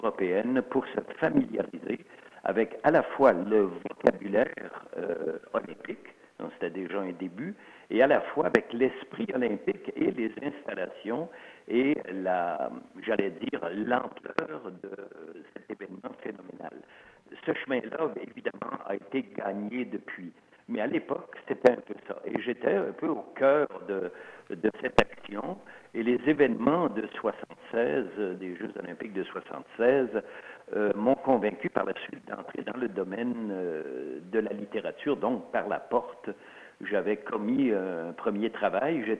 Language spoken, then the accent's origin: French; Grand Est, France; born there; first language Alsatian; French is a second language; ma langue, qui n'était pas à l'origine ma langue maternelle. Ma langue maternelle étant l'alsacien, l'allemand, puisque je suis né en période d'occupation en Alsace.